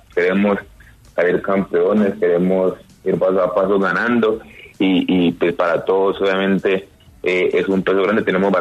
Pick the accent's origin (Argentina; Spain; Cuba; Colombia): Colombia; Meta; also born or lived in Villavicencio; nací en Villavicencio, pero pues el pueblo de donde yo vengo, de donde me crié y todo, donde están mis papás, es de Acacías para allá, ni siquiera es Acacías, es más para allá, se llama Dinamarca.